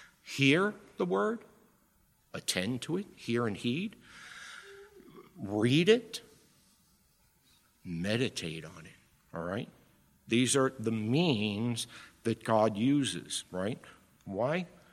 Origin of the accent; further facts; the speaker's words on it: Bronx, New York, United States; I grew up in the Bronx, so I had to learn this when I went to Michigan